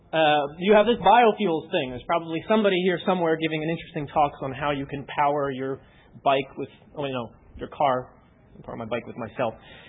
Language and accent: English; Newark, New Jersey, United States; born there